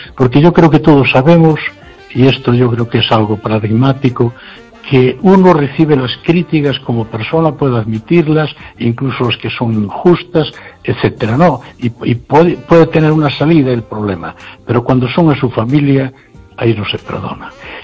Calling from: Noia, Galicia, Spain

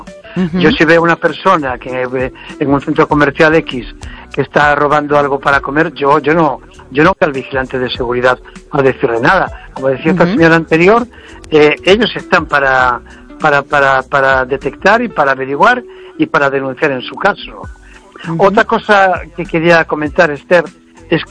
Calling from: Vigo, Galicia, Spain

